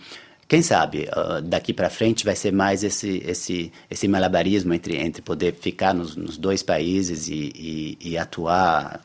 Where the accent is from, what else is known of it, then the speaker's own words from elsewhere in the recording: Brazil; Depois, sou brasileiro, se você fala português, posso falar.